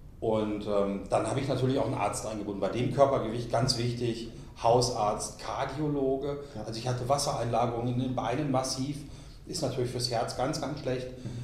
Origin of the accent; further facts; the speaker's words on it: Dortmund, North Rhine-Westphalia, Germany; Jetzt bin ich natürlich gebürtiger Westfaler, also ich komme ursprünglich aus Dortmund, bin nach Franken gezogen.